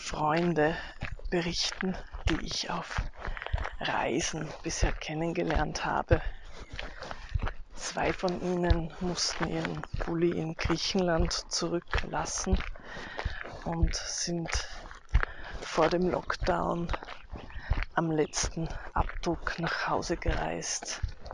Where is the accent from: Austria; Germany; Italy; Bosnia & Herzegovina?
Austria; wenn ich einfach in Österreich bleibe und verschiedene Ziele in meinem Heimatland besuche.